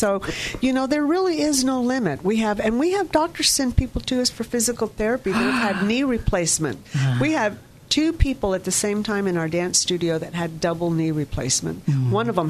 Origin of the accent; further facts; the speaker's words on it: Phoenix, Arizona, United States; moved away as an adult; Phoenix, Arizona.